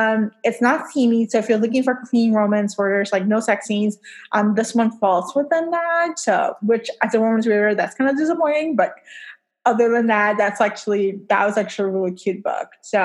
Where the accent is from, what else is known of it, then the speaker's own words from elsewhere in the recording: Puerto Rico; I'm from Puerto Rico.